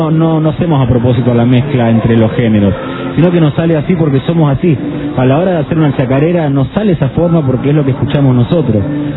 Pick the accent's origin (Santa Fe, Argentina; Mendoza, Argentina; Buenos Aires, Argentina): Santa Fe, Argentina; Rosario; soy de Rosario, que es una ciudad rockera.